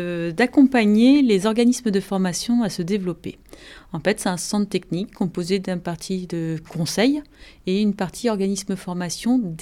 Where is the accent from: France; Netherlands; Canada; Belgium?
France; Evry, Île-de-France; venant de villes où il y a de nombreuses cités et quartiers prioritaires de la ville, je suis originaire d'Évry, dans l'Essonne.